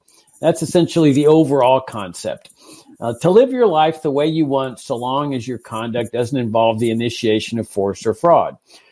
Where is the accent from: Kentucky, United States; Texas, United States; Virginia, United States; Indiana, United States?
Texas, United States; Laredo; Let's just take my hometown of Laredo, Texas, which is situated there on the border.